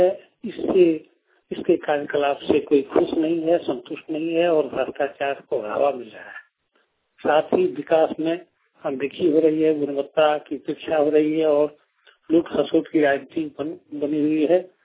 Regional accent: Jharkhand, India; ग्राम लोनिया ठार, प्रखंड सारठ, अनुमंडल मधुपुर, जिला देवघर का निवासी हूँ। मैं झारखंड मोबाइल रेडियो का 2012 से एक पत्रकार के रूप में यहाँ का देवघर जिला और सारठ प्रखंड का खबर भेजता रहा हूँ

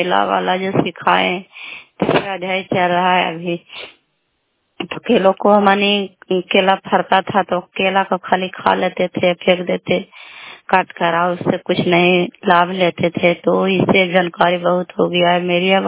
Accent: Bihar, India; घर कल्याणपुर वाले बेलसी पंचायत प्रखंड चंडी जिला ललंदा का निवासी हूँ।

